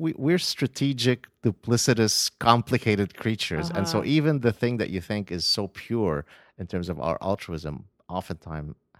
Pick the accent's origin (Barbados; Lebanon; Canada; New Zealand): Lebanon; now in Los Angeles, United States; So I come from Lebanon